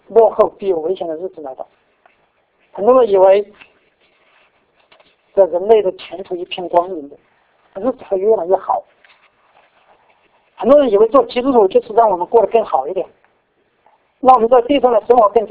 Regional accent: China; 那我们是中国人，所以我们对中国最熟悉，

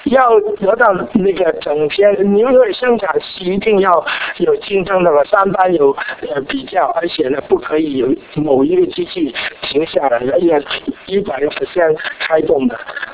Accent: Guangdong, China; 我是三班里面最稳定的一班，就是因为我是广东人啊

